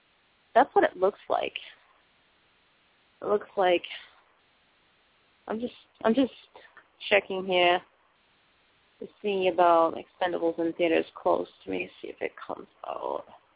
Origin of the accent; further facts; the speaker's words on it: Boston, Massachusetts, United States; since I am from Boston, I kind of lived in the place where they filmed Good Will Hunting, and he played someone from South Boston, and I lived around that way